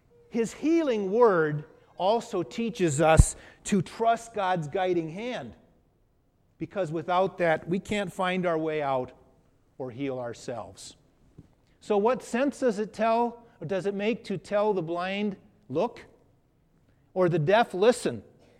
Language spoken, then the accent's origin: English; Oregon, United States; Ever since growing up on the Oregon coast